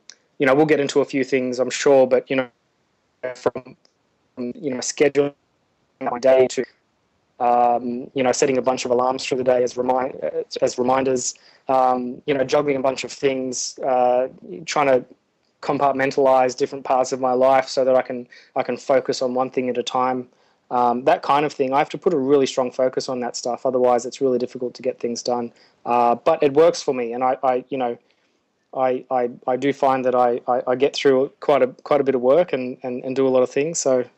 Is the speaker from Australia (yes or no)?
yes; Australia; now in Nauru; So right now my home is in Australia. So I'm Australian.